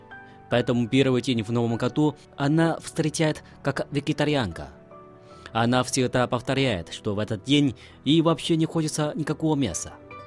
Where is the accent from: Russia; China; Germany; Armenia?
China; Wangjiawopu, Heilongjiang; Russian is a second language; Мое родное село Вандяопу расположено на северо-востоке страны по провинции Хэлунцзян.